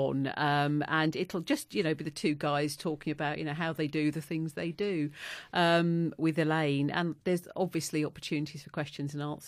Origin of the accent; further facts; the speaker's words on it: Stevenage, East of England, United Kingdom; I mean, yeah, I'm from Stevenage. I know what it's like to grow up in somewhere that has a bit of a reputation for not being great.